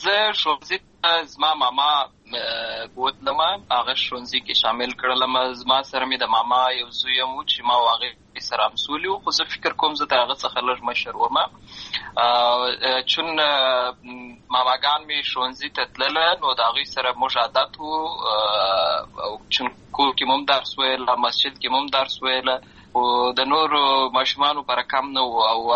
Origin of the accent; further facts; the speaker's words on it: Lashkargah, Helmand, Afghanistan; زه په اصل کې د اروزګان ولایت یم، اما زه په هلمند ولایت لشکرګاه کې پیدا شوی یم، امالته لوی شوی یم، امالته مې ښوونځی لوستی دی